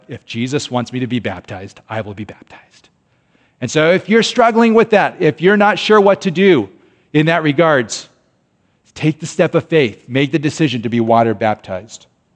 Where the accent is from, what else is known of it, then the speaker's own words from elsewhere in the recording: United States; I love being an American, right? I love driving old trucks. I love seeing the flag. I love kayaking. I love all those things that makes us American, right? I love being an American, whatever.